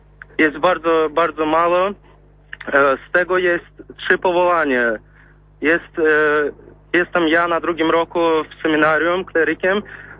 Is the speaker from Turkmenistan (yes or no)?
yes; Turkmenistan; ja pochodzę sam z Turkmenistanu